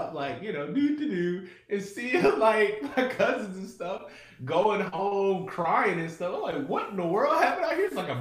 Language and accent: English; Huntsville, Alabama, United States; But I loved it, man. I loved growing up in Alabama. I lived in a small town, and then we moved into the city, which it's not really like a crazy city.